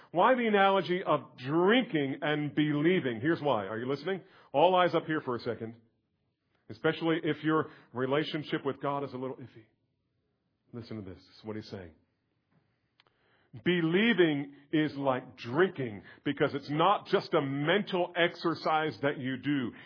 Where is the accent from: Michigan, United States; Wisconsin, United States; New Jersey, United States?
New Jersey, United States; I grew up on a river. I grew up on the Delaware River in New Jersey.